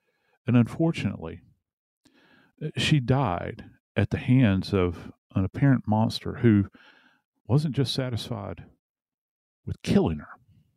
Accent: the South, United States; And growing up in the South, I was never really exposed to their food that much.

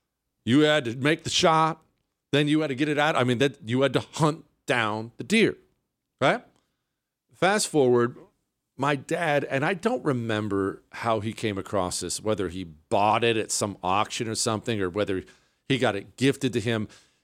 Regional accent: Montana, United States; I grew up in Montana. That's where we used to go hunt deer.

